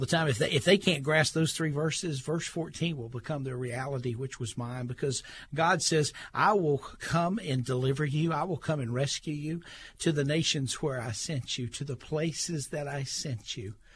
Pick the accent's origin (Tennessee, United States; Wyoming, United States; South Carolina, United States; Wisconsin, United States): South Carolina, United States; Clemson; because I grew up in the Clemson area, my all-time childhood dream was to play Clemson football.